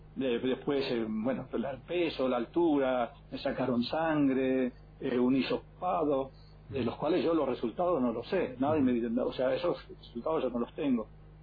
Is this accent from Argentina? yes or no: yes; El Dorado, Misiones, Argentina; born there; Bueno, yo nací en El Dorado y vivo acá en Cava hace 41 años, tengo 64 años.